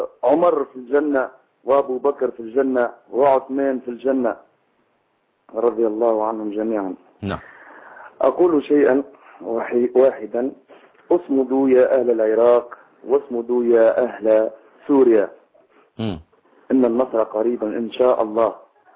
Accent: Msaken, Sousse Governorate, Tunisia; أنا من مدينة مساكن، من ولاية سوسة.

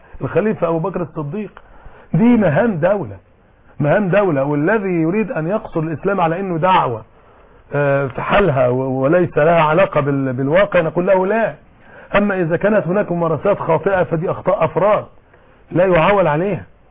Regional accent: Egypt; الكنيسة عندنا في مصر مختلفة عن الكنيسة الغربية

